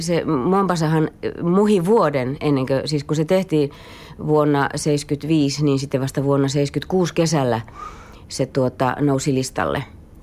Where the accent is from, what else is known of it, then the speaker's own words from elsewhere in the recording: Imatra, South Karelia, Finland; born there; Itse asiassa olen syntynyt Imatralla. Sen takia minä puhun mie ja sie. En ollenkaan siksi, että olen muuttanut Lappiin, vaan tämä on ihan minun oma kieli.